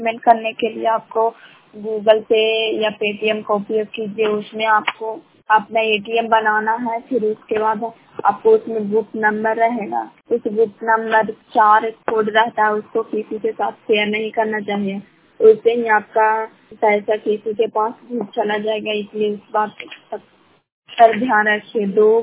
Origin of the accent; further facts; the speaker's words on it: Bihar, India; ग्राम पंचायत शाम, प्रखंड कलापरसरा, जिला नालंदा की निवासी हूँ।